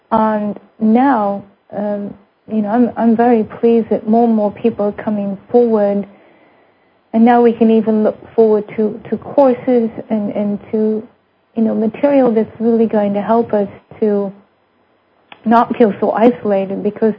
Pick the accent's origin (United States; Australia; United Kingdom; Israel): United Kingdom; North West England; even though we're both from England, we're both from Lancashire, in fact